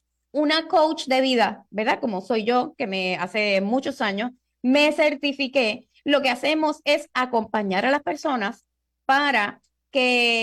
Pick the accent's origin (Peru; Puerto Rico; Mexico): Puerto Rico; yo que vivo en Puerto Rico, soy puertorriqueña de pura cepa